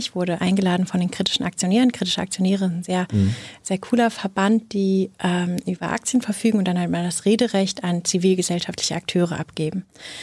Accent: Rhineland, Germany; ich bin Rheinländerin

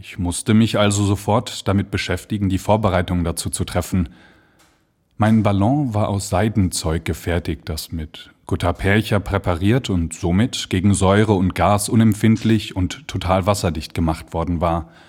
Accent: Münster, North Rhine-Westphalia, Germany; now in Munich, Germany; Ich komme aus Münster, wohne aber in München

